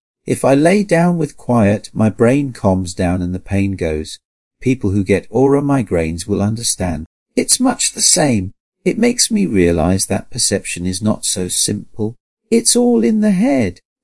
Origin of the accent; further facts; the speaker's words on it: England, United Kingdom; born there; I was born in England and was always much more interested in maths and physics than English.